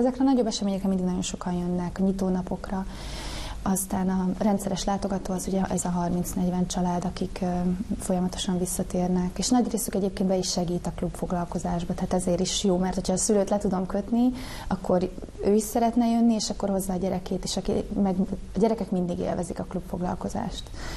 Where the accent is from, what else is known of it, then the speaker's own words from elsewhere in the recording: Hungary; Az ötlet onnan jött, ugye, hogy Dóri is magyar, én is magyar vagyok, a gyerekeim is magyarok, a férjem is magyar